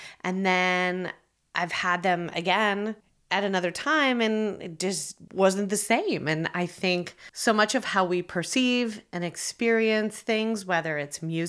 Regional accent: New Jersey, United States

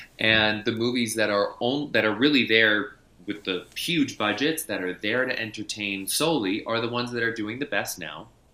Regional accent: New York City, New York, United States; New York City.

